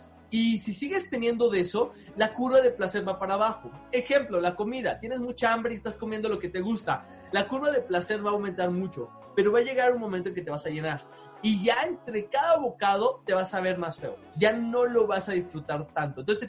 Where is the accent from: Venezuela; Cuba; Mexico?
Mexico; Como sociedad mexicana